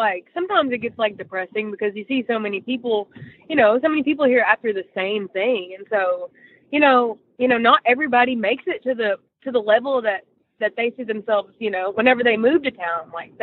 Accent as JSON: {"language": "English", "region": "Tennessee", "country": "United States", "said": "We're from East Tennessee."}